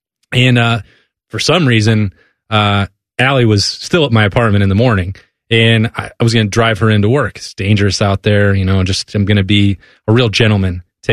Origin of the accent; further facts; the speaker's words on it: Casper, Wyoming, United States; And I learned that lesson the hard way growing up in Wyoming, and then my first job was in Casper, my hometown, and living on my own.